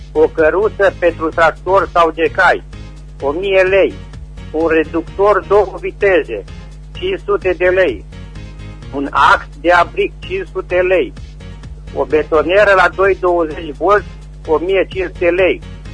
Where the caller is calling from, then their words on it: Răchita, Timiș County, Romania; sunt din Răchita, județul Timiș.